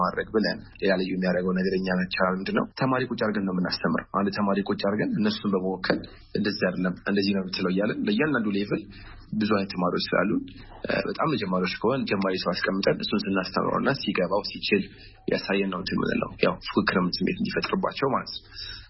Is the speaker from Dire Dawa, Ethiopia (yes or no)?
no; Addis Ababa, Ethiopia; እና አሁንም ተወልጄ ያደግኩትኝ አዲስ አበባ ነው። ያደግኩትኝ ወደ ጨርቆስ አካባቢ።